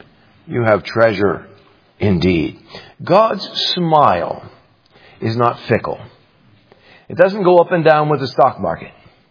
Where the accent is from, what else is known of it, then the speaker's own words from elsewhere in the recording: New Orleans, Louisiana, United States; As a kid, you know, I grew up in New Orleans. And in New Orleans, we did not get much snow.